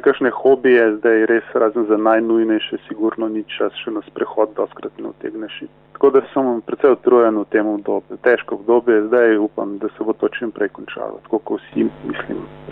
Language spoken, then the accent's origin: Slovenian; Ljubljana, Central Slovenia, Slovenia; Rodil sem se v Ljubljani, prvih 20 let sem preživel tam do študija. Pol sem živel pa vse povsod v različnih mestih. Kamnik, Celje, Maribor, Rogaška, Slatina, ponekod sem delal, ponekod sem živel.